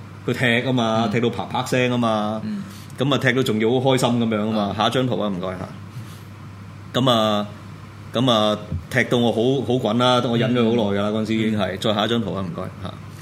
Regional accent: Hong Kong; 令到我哋香港人係好憤怒啊

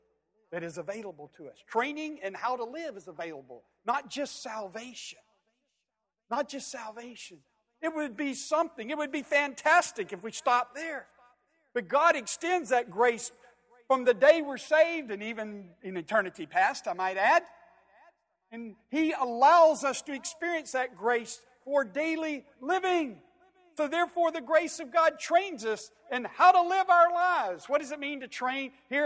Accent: Georgia, United States; I have to share this because I'm from the South. I'm from Georgia.

